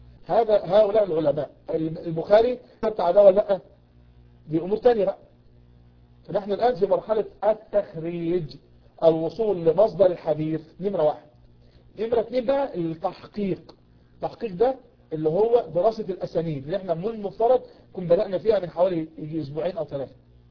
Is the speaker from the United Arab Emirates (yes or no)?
no; Egypt; accent: Egyptian; بنتكلم باللغه العاميه وبنتكلم باللهجه المصريه